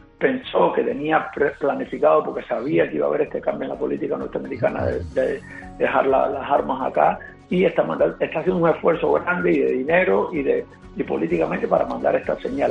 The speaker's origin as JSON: {"language": "Spanish", "country": "Cuba", "said": "nosotros somos cubanos"}